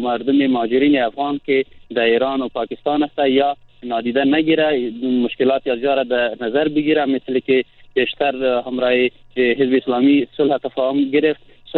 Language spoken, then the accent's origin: Persian; Kabul, Afghanistan; ما یک تن از نفرهای از کابل هستیم که بیشتر مهاجر بودیم و حالا در کابل زندگی را سپری میکنیم.